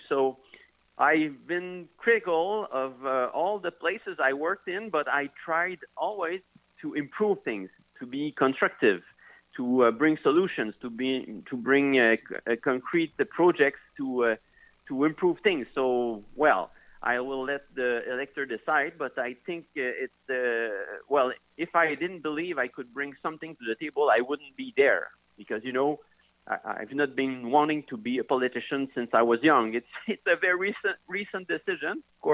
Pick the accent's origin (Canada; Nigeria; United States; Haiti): Canada; Quebec; I was raised and born on the South Shore, studied in Montreal for medicine and then Sherbrooke for internal medicine and McGill in epidemiology. But I'm in the, I've been living in the townships for more than 30 years now.